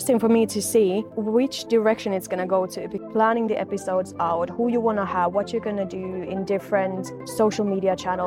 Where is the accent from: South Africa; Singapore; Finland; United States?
Finland; first language Finnish; English is a second language; I have a true crime podcast in Finland, back in my home country, in Finnish.